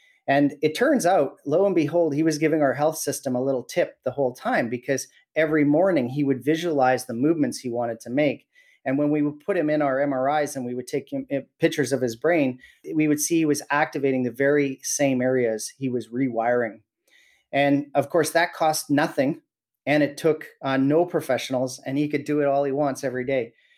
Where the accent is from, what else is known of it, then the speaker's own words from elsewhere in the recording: Williams Lake, British Columbia, Canada; I was born and raised in Williams Lake.